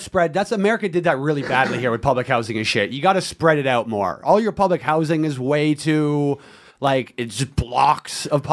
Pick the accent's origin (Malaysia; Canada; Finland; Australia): Canada; now in United States; I'm Canadian.